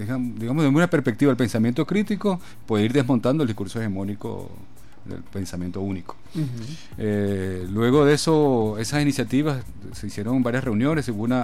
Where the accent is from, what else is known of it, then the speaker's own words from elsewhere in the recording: Venezuela; como venezolano de este tiempo